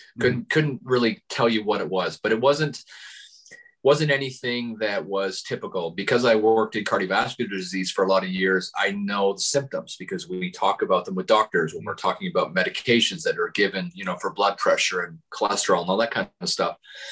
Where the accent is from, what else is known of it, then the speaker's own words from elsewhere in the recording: Canada; Of course, I'm Canadian in the wintertime.